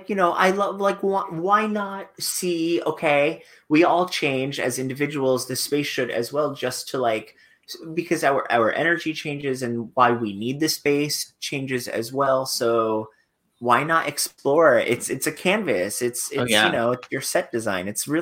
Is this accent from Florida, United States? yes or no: yes; Fort Lauderdale, Florida, United States; accent: New York; also born or lived in Long Island; I was born in Long Island but raised in Fort Lauderdale. Even when I was in Fort Lauderdale, I still considered New York home. I had a New York accent that I got rid of in college.